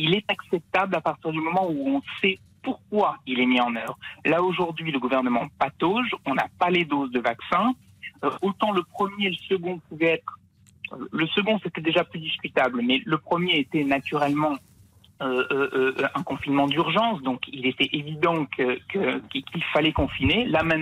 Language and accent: French; France; moi, je me dis « je suis français, je ne sais plus où je vais ».